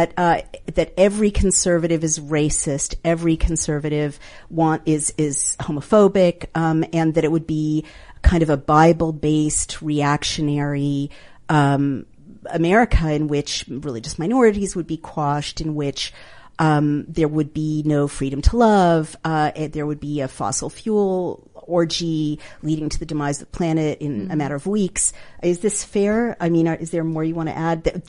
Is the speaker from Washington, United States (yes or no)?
no; New York, United States; We're both from New York. We both know.